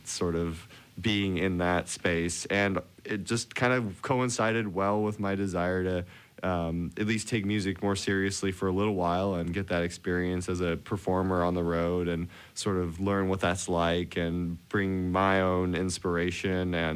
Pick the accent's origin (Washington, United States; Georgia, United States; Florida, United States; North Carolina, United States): Washington, United States; I grew up on the Olympic Peninsula in Washington, which is home to the Olympic National Park and a lot of really fantastic outdoor wild places